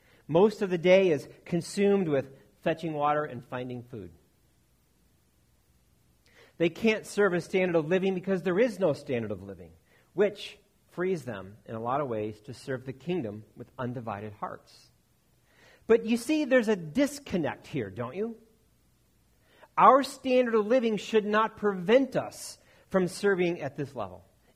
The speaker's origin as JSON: {"language": "English", "country": "United States", "said": "I'm going to stick with my rights. I'm an American."}